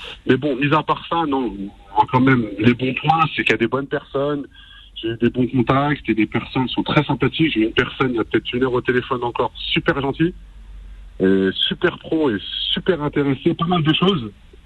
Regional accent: Île-de-France, France; Non, moi je suis d'Île-de-France.

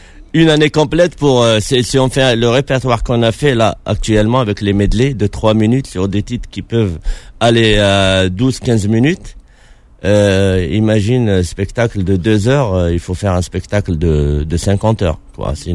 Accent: Algiers, Algiers Province, Algeria; Mes parents, ils sont nés à la Casbah. Mes grands-parents, ils sont nés. Je suis issu de la Casbah. Ah, je suis vraiment très... Ça remonte à très très loin. On est ancré à la Casbah.

